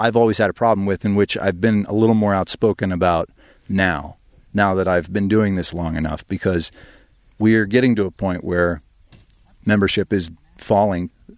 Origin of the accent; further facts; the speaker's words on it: Midwest, United States; I'm from the Midwest, Hazel. I can't help it.